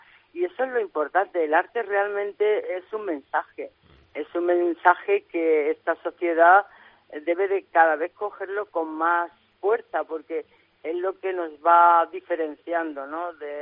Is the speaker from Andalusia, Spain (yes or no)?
yes; Córdoba, Andalusia, Spain; quería, además, crear algo que vieran que era mi tierra, porque ahí la Soleá del Mantón, ¿no? Que la estás viendo, estás viendo a Córdoba, ¿no?